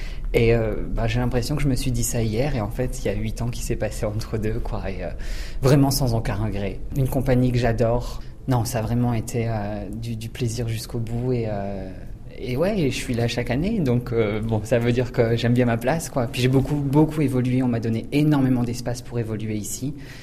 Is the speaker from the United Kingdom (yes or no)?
no; Hauts-de-France, France; also born or lived in Paris / Australia; Donc bien sûr, je suis ch'ti et j'aime mes origines. Mais je suis parti à Paris pour étudier au conservatoire pendant 5 ans. De là, je suis parti dans le sud de la France pendant 6 mois pour travailler dans une compagnie junior.